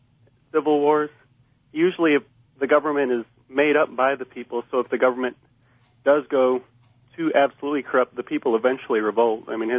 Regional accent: Tennessee, United States; I'm from Tennessee.

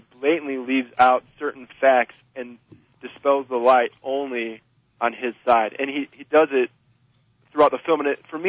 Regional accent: Utah, United States; I'm actually from Utah.

